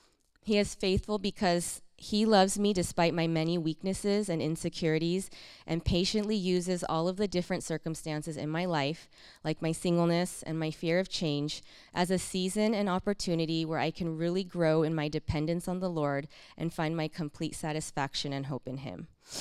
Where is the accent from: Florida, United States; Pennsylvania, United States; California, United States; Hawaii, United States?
California, United States; I grew up in Southern California, and I plan to stay put.